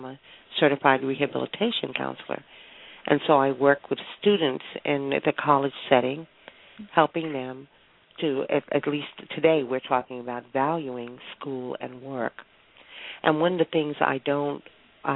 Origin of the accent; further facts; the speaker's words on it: Los Angeles, California, United States; Yes. That's where I grew up, as a matter of fact.